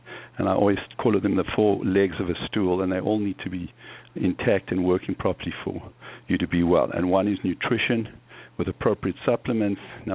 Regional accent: South Africa; born there; I was born in South Africa, and I went to medical school at the University of Cape Town

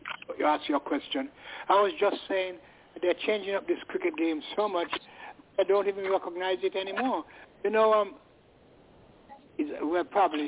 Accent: United Kingdom; We are not Americans. I'm not. I'm British. I don't want to be American.

